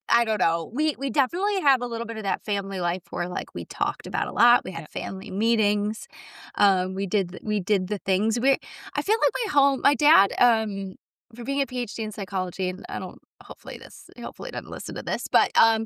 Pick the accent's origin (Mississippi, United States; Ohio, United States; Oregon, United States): Ohio, United States; So I grew up in Ohio in a pretty rural town.